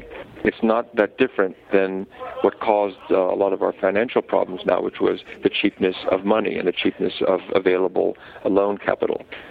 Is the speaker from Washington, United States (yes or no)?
no; New York, United States; I say this as a New Yorker who desperately loves Manhattan